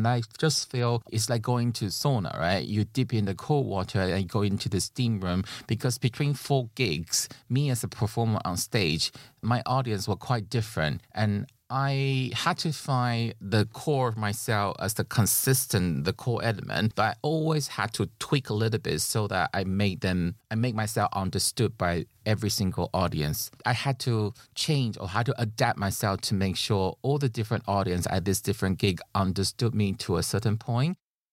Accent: Barcelona, Catalonia, Spain; English is a second language; And Sergi, when he started, he immediately tell audience that I'm from Barcelona and that's why I sound like this.

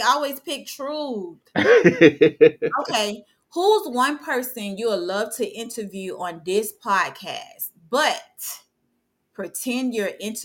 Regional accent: Belle Glade, Florida, United States; The city that I'm from Belgrade, Florida.

